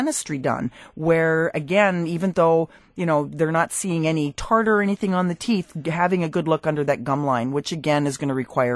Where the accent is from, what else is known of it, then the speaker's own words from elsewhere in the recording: Canada; I'm a Canadian.